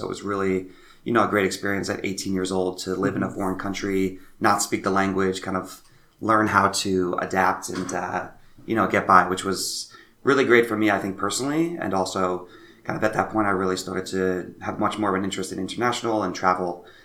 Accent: New Jersey, United States; Yeah, so I grew up in New Jersey, so spent my whole life there. Went to college in Pennsylvania, so a really small school, about 4,000 students.

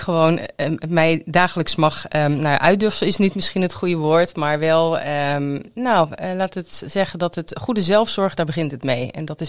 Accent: Zeeland, Netherlands; ik ben een beetje bleu als Zeeuwse.

